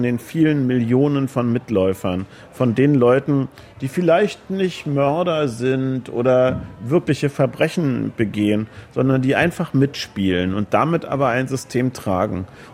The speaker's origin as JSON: {"language": "German", "region": "East Germany", "country": "Germany", "tie": "born or raised there", "said": "ich bin im Osten groß geworden"}